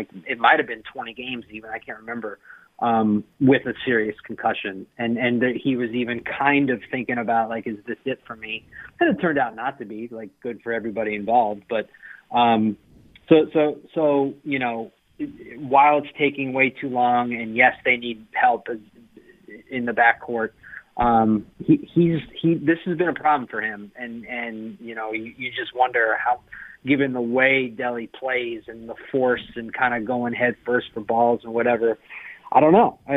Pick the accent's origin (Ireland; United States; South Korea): United States; Tallmadge, Ohio; Like, because I have some really sophomoric text chains, like, with my buddies I grew up with in Talmadge